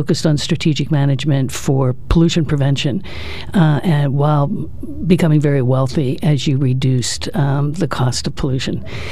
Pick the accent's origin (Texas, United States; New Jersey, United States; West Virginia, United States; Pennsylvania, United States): Pennsylvania, United States; Yes, I grew up in Mercer County, which is a lot like Union County, only it's in the western part of the state, and it's Appalachia.